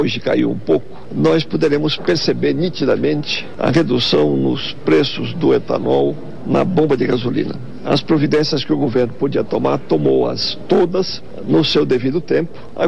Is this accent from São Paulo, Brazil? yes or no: no; São Luís, Maranhão, Brazil; now in Brasília, Brazil; Estava vendo aqui em Brasília e na minha terra, em São Luís, um cartel.